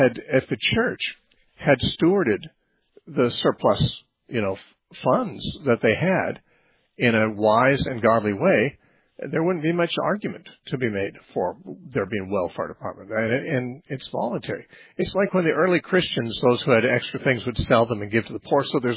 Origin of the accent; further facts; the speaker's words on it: Temecula, California, United States; we'll talk next to Waldo in Temecula, California, my hometown.